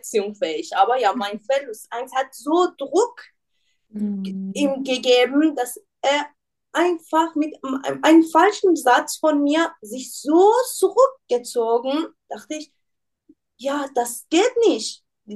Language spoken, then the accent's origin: German; Iran; now in Germany; Ich bin 31 Jahre alt. Ich komme ursprünglich aus dem Iran